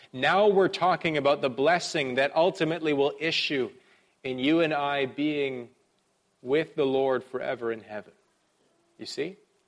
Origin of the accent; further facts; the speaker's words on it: Canada; I'm from Canada.